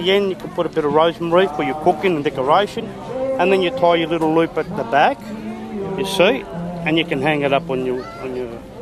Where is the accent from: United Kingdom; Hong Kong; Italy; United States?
Italy; Southern Italy; We're from Europe, we're from South Italy and that, and the old Italians, they used to braid them like